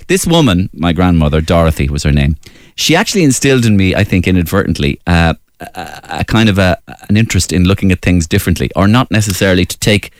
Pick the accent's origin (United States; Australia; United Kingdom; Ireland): Ireland; Waterford, Munster; I grew up in Waterford